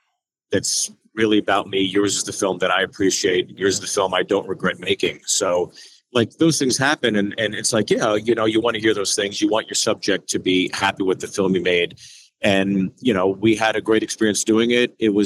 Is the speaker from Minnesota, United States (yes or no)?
no; Pittsburgh, Pennsylvania, United States; I grew up in Pittsburgh, went to school in Ohio at Kent State, and then started stand-up in New York City my first 7 years.